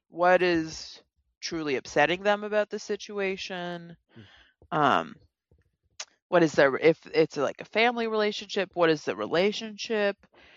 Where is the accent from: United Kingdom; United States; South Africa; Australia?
United States; Washington; also born or lived in Nashville, Tennessee; now in Montreal, Canada; I'm originally from the West Coast, south of Seattle, the Pacific Northwest, which is not a particularly religious place.